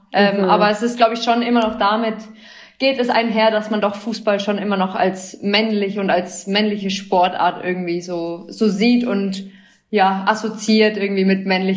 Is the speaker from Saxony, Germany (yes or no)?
no; Nuremberg, Bavaria, Germany; also born or lived in Fürth; Ich bin tatsächlich in Nürnberg geboren